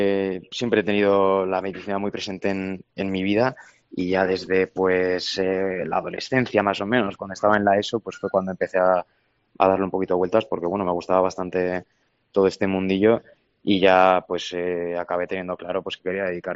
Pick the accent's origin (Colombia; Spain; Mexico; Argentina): Spain; Pamplona, Navarre; Yo me siento muy navarro, muy pamplónica y yo creo que es lo que tengo en mente, pero bueno, habrá que ver las circunstancias del futuro, pero a mí sí que me gustaría acabar viviendo en Pamplona.